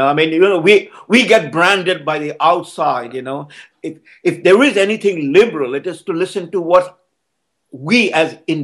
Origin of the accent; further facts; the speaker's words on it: Kolkata, West Bengal, India; I'm from Bengal, from Calcutta